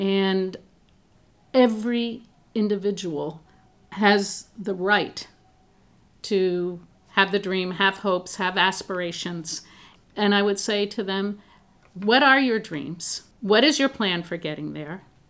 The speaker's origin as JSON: {"language": "English", "town": "Ann Arbor", "region": "Michigan", "country": "United States", "tie": "born or raised there", "said": "I grew up in Ann Arbor, so it was my hometown university."}